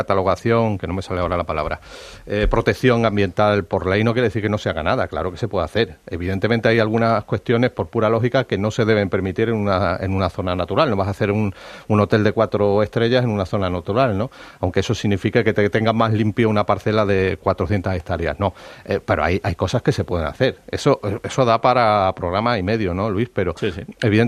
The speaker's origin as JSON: {"language": "Spanish", "region": "Extremadura", "country": "Spain", "said": "Estudié en Sevilla y tenía claro tuve que salir de Extremadura quizá para tener claro que quería quedarme en Extremadura."}